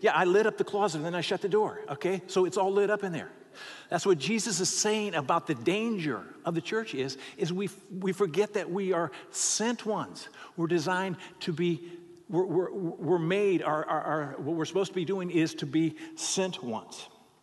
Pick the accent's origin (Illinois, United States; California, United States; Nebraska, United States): Nebraska, United States; Lincoln; because I grew up in Lincoln, Nebraska. It's where the state capital is.